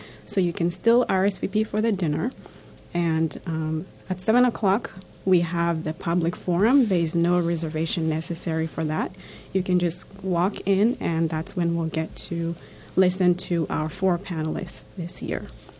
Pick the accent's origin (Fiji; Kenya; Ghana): Kenya; Yes, that's correct. I was born and raised in Kenya